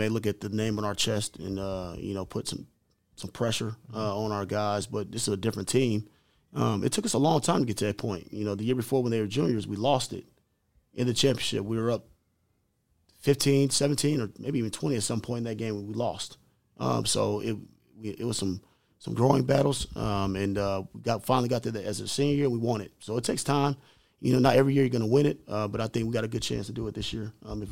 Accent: Illinois, United States; I mean, I'm from Illinois, so I'm still learning my Indiana history.

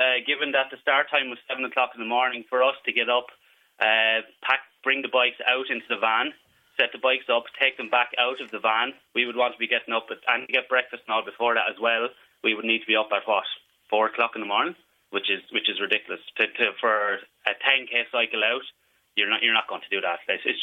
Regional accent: Wexford, Leinster, Ireland; Well, to start with, I'm from Wexford, and myself and my team travelled up from Wexford the day previous.

